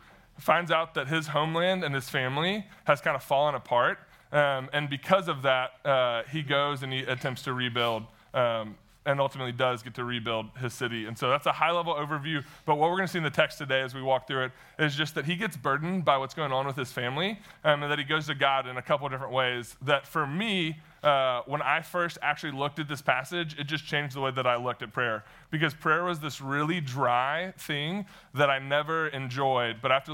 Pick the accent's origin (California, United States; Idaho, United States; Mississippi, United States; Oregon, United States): Mississippi, United States; So this summer, my dad, I'm from Mississippi, like I said, my dad's the reason I love Mississippi State for the most part.